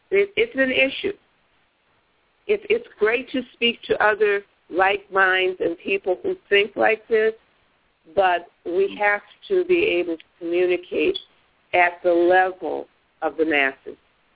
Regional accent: United States; I'm an African of the diaspora. So I understand that I'm here involuntarily, and I am an American, but I'm an African, and I claim my identity as an African.

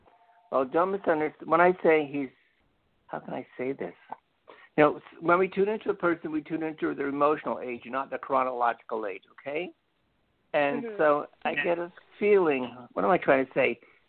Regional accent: Lily Dale, New York, United States; I'm from Lilydale, New York.

